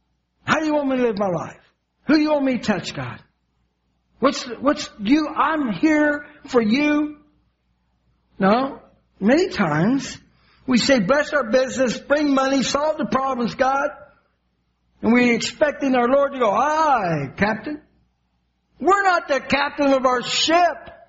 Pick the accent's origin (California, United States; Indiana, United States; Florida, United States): Indiana, United States; Evansville; But I remember at 3 years old, in my hometown of Evansville, Indiana, there was a University of Evansville there.